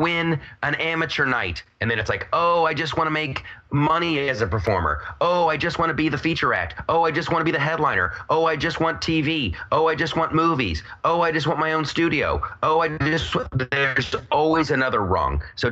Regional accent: Ohio, United States; I'm from Ohio, and whenever I'd play up in Detroit, we'd hang out.

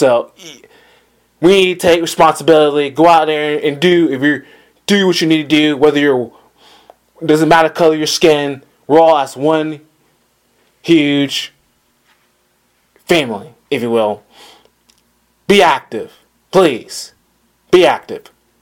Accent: Georgia, United States; now in Manhattan, United States; Happening down south, obviously, Atlanta, my home state of Georgia.

